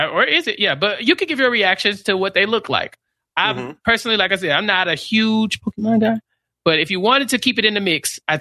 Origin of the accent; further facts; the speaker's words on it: Texas, United States; I'm a Texan through and through, yeah. I've traveled outside of the state, but I always come back home.